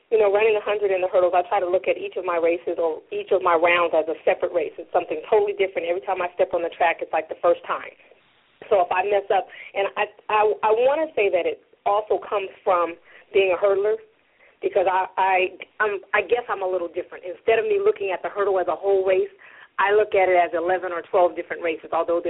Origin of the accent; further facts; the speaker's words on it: California, United States; I grew up in Nashville City, a suburb of San Diego, California